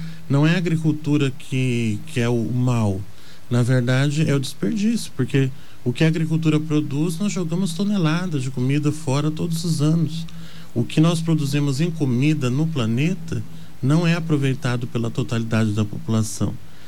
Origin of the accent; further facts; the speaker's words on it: Dourados, Mato Grosso do Sul, Brazil; also born or lived in Fátima do Sul; Eu sou sul-mato-grossense, nasci em Fátima do Sul.